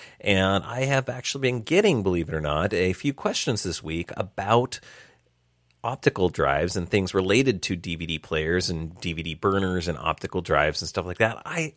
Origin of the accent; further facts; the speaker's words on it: United States; And I think I was confused because I was aware, as an American, that there are channels